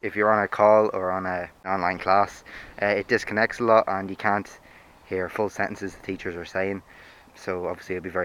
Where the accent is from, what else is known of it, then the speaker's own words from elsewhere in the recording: Ulster, Ireland; I'm 17 years old and I'm from Cavan and I'm doing the leaving cert this year.